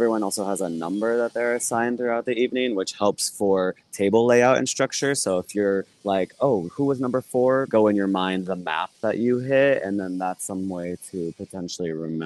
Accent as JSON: {"language": "English", "town": "Fresno", "region": "California", "country": "United States", "tie": "born or raised there", "also_born_or_lived": "Bay Area / Sacramento", "said": "And then my hometown is Fresno, born and raised there. So decided what better way to keep spreading the love and the momentum going than to bring it back to my roots."}